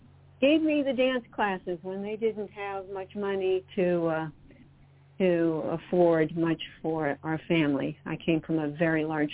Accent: Oakland, California, United States; now in New York, United States; Yes, I've lived in New York for many years, but I'm native Californian. I was born in Oakland, California, and … was a Latvian World War II refugee.

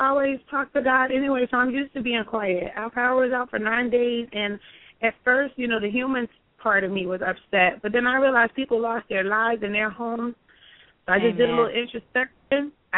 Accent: New Jersey, United States; New Jersey, and it's

